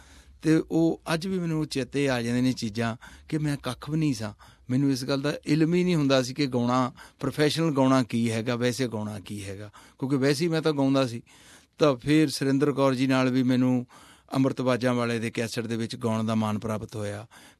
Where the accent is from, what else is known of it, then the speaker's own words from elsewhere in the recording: Jakhepal, Punjab, India; ਮੇਰਾ ਪਿੰਡ ਜਖੇਪਲ ਹੈਗਾ, ਤਹਿਸੀਲ ਸਨਾਮ, ਜ਼ਿਲ੍ਹਾ ਸੰਗਰੂਰ